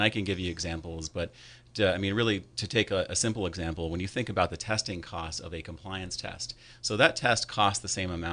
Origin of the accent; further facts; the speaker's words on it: California, United States; I went to high school here in Sonoma County at El Molino. I'm from Sonoma County.